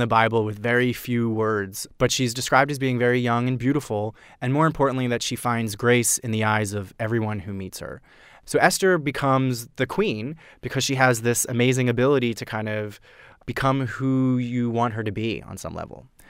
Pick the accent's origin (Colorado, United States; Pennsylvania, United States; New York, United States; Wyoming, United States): Pennsylvania, United States; Philadelphia; You know, I'm from Philly. I went to University of Michigan.